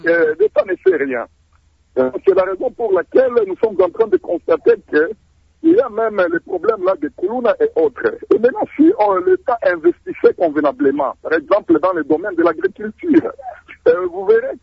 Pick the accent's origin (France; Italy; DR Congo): DR Congo; Mais ici, chez nous, au Congo, nous voyons seulement les poches en train vraiment de gonfler